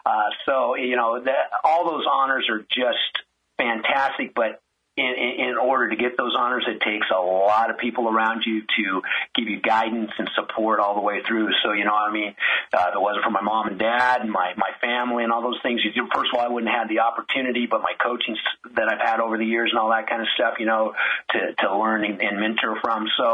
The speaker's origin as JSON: {"language": "English", "region": "California", "country": "United States", "said": "I'm from the Central Valley. So I was very fortunate. I went to Menachie High School up in Porterville, California."}